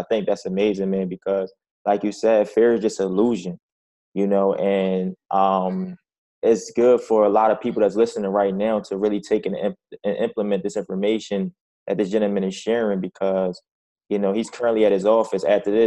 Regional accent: Philadelphia, Pennsylvania, United States; So, yeah, I'm from Philadelphia, Pennsylvania, by the way, too, man.

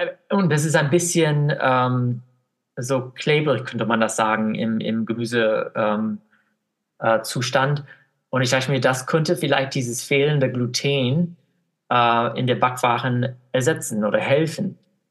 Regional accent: Iowa, United States; German is a second language; Ich komme ursprünglich aus den USA. Ich komme aus Iowa. Das ist eine Bundesstadt mittendrin, in der Mittlere Westen. Meine Eltern sind Landwirte.

